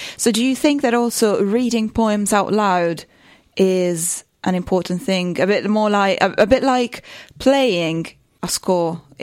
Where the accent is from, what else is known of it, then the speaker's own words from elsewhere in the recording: Rome, Lazio, Italy; Like, I'm from Rome